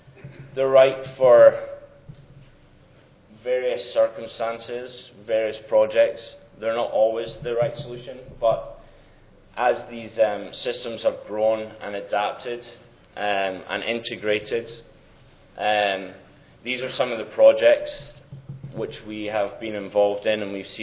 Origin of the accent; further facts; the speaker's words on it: Scotland, United Kingdom; moved away as an adult; also born or lived in Las Vegas; now in Toronto, Canada; Might tell by my accent, I'm not from these parts, but born and raised in Scotland, that's where I started in the industry